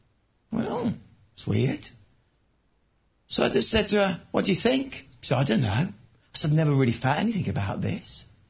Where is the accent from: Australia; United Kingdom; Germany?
United Kingdom; West Midlands; I may be in the West, but I was from the wilds of Worcestershire where our idols were the money we made, the cars we drove, and the Masonic lodges that we were part